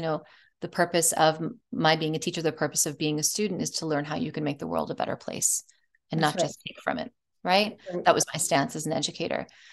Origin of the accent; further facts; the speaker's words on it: New York, United States; and I grew up in New York.